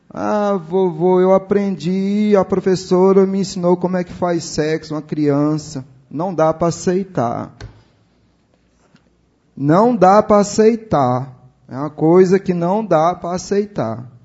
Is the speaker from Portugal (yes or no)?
no; Brazil; Nós, brasileiros, e eu que defendo a bandeira